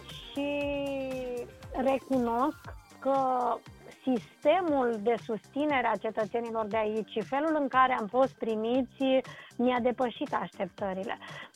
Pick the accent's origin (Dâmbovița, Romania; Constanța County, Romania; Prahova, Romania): Prahova, Romania; Ploiești; moved away as an adult; also born or lived in Bucharest; now in London, United Kingdom; Sunt din Ploiești. Aha, sunt născută în Ploiești, dar de la 18 ani m-am mutat la București. Când am intrat la prima mea facultate, m-am mutat acolo și n-am mai plecat din București până când am plecat la Londra.